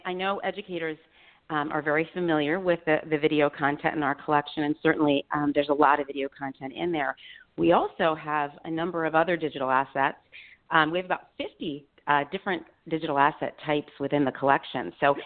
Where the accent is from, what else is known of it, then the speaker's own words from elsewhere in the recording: Richboro, Pennsylvania, United States; I grew up in Richboro.